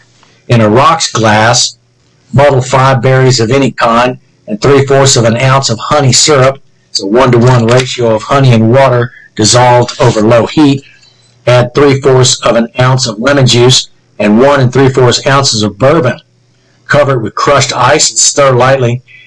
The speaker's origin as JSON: {"language": "English", "town": "Houston", "region": "Texas", "country": "United States", "tie": "born or raised there", "said": "familiar sites like the Jung Center in my hometown of Houston."}